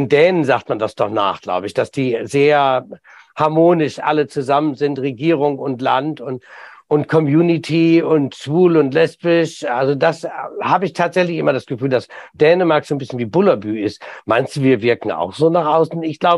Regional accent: Germany; deshalb bin ich ein stolzer Deutscher.

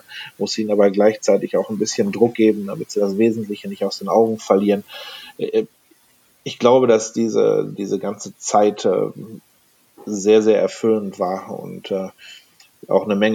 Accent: North Rhine-Westphalia, Germany; ich komme aus NRW

